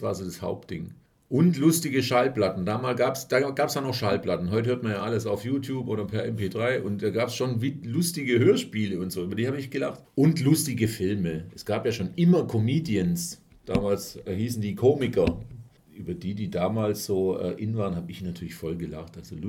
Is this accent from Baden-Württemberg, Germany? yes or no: yes; Reutlingen, Baden-Württemberg, Germany; Das war in Reutlingen, in meiner Heimatstadt